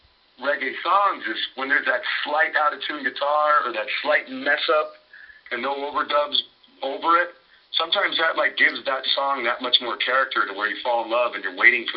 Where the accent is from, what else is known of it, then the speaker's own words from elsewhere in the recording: United States; growing up in the United States, when people say they like reggae, the first thing that comes out afterwards is